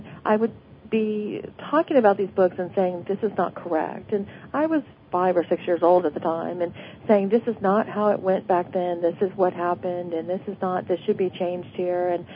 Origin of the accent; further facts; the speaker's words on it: Louisiana, United States; And I'm from Louisiana, and at the time I was born, no one had ever heard of a name like this.